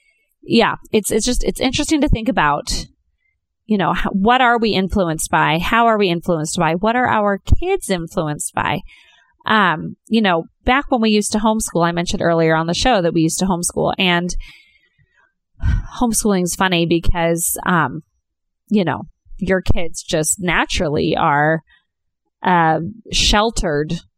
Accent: California, United States; And I'm from California. I grew up, I don't know, maybe like 4 hours north of LA.

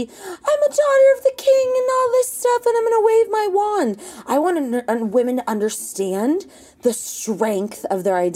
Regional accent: Los Angeles, California, United States; I'm fierce because I real talk, right? I was raised in Los Angeles.

